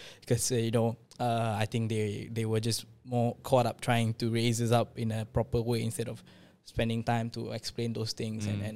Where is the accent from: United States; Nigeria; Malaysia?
Malaysia; Petaling Jaya, Selangor; I think for me, I mean, just want to say that I grew up in Petaling Jaya, the PJ, but it's not the PJ that we always think about.